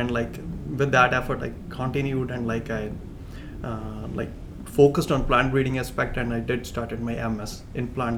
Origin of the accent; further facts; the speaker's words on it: India; now in United States; Basically, I'm from India. And now I'm a PhD student at South Dakota State University